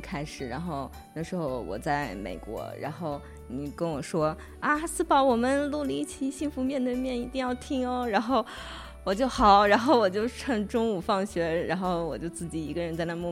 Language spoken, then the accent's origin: Chinese; Taiyuan, Shanxi, China; 然后我是来自山西太原。